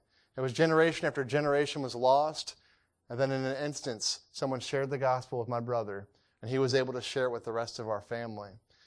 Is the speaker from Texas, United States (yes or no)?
no; Atlanta, Georgia, United States; I grew up in Atlanta, Georgia. I didn't know much about the city. My parents were born and raised in New York, but they moved down south, and so that's where I was raised.